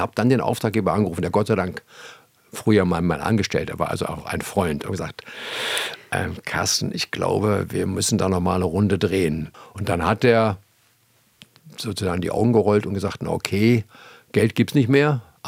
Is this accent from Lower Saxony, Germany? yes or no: yes; Stadthagen, Lower Saxony, Germany; born there; wo ich geboren bin, in Stadthagen bei Hannover